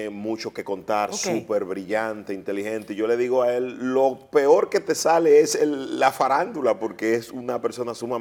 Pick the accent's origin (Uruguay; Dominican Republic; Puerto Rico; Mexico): Dominican Republic; porque yo lo que soy es dominicano, claro.